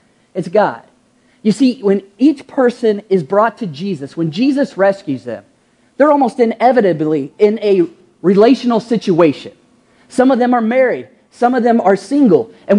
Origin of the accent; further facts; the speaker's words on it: Kentucky, United States; You see, growing up in Kentucky, one of the things I had to learn, it's almost a requirement if you play in Kentucky or grow in Kentucky or grow up in Kentucky, is play basketball.